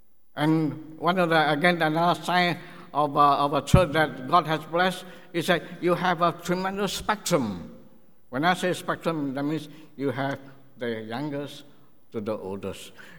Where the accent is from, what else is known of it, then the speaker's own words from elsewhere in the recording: Singapore; first language English; You know, having been born and raised in Singapore is a great help. Because number one, English is our first language.